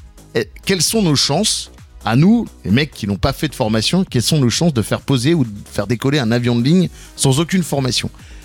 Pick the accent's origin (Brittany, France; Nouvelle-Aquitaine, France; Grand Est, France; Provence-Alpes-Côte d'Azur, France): Grand Est, France; En France, mais où ça? Chez nous, en Alsace.